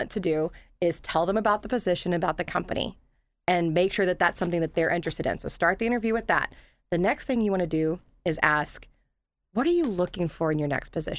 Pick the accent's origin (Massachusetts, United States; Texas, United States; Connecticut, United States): Texas, United States; So originally from Texas. And then I came from Fort Lauderdale up to here.